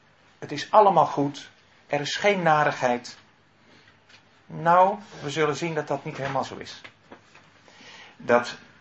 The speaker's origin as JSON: {"language": "Dutch", "town": "Lunteren", "region": "Gelderland", "country": "Netherlands", "said": "Ik kom uit Lunteren, dus niet zo heel ver hier vandaan."}